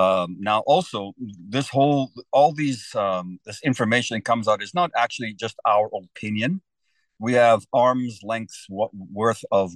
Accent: South Africa; because I am from South Africa originally. I lived through a lot of that movement from when I was born, so the late 50s, 60s.

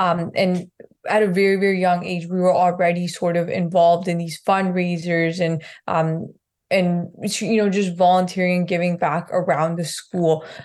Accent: Punjab, India; I grew up in Punjab, which is sort of in the northern region of India. So in regards to that, I also just went to a private Catholic school. So I knew English growing up

